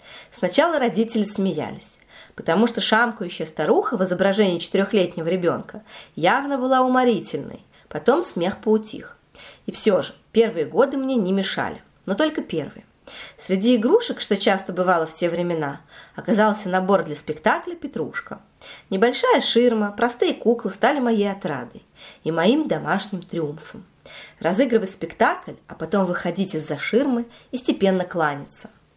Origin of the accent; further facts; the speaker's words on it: Taganrog, Rostov Oblast, Russia; born there